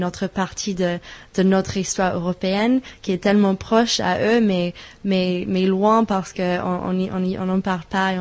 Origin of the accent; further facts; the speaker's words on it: England, United Kingdom; first language en; French is a second language; moi je suis anglaise, l'anglais c'est ma langue maternelle